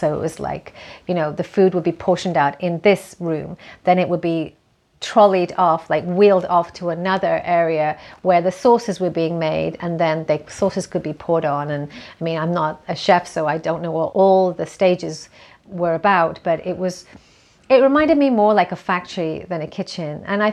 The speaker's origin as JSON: {"language": "English", "country": "United Kingdom", "said": "I mean, I'm British, so that means French fries"}